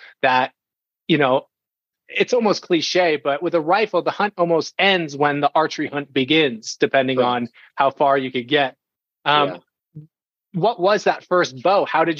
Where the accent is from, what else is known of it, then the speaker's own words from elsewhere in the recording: New York, United States; I'm from Long Island, New York, which is a bow only unit.